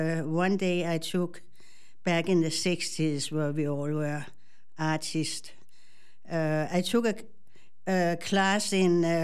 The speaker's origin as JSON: {"language": "English", "country": "Denmark", "second_language": "English", "moved": "yes", "lives_now": "Soldiers Grove, United States", "said": "I'm original from Denmark, so if I have a funny accent, that's why. I came to the United States in 1983, and I lived in Soldiers Grove since 2006. So I've really been here a long time"}